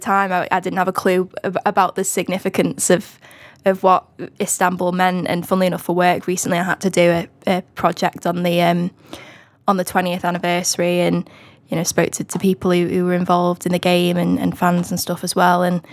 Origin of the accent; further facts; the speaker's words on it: Widnes, North West England, United Kingdom; So I grew up in Widnes. So I'm a woolly back.